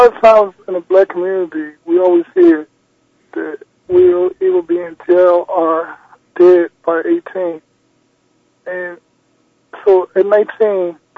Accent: Philadelphia, Pennsylvania, United States; Yes, I am. I'm from Philadelphia.

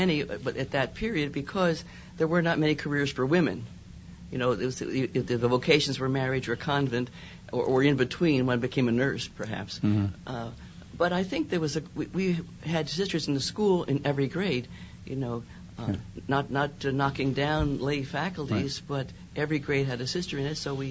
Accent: Mount Carmel, Pennsylvania, United States; I grew up in Mount Carmel, Pennsylvania, which is about 98 miles northwest of Immaculata.

